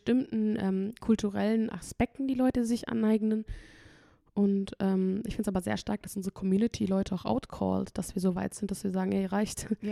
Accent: Kosovo; als ich mich halt gegen den albanischen entschieden habe, gegen den kosovarischen in dem Fall, also habe ich mich gefühlt wie eine Verräterin

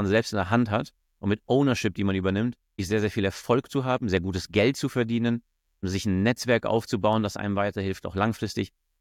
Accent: Munich, Bavaria, Germany; born there; gebürtiger Münchner.

